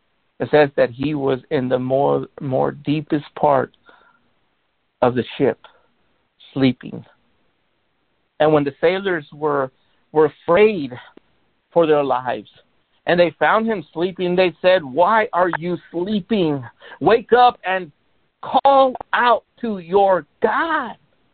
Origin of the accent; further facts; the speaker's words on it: Los Angeles, California, United States; I grew up back in the 80s and 90s. I was born in South Central LA. And I grew up around that time.